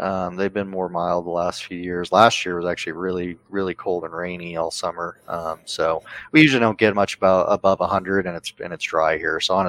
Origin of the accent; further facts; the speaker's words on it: Colorado, United States; growing up in Colorado, learning to fly airplanes in Colorado, everything flies different up here.